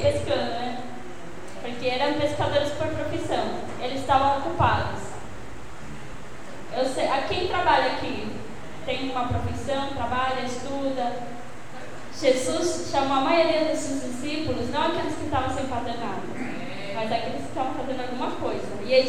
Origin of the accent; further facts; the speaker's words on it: Argentina; Portuguese is a second language; Eu sou argentina, mas sou gente boa. Eu até que falo bem português.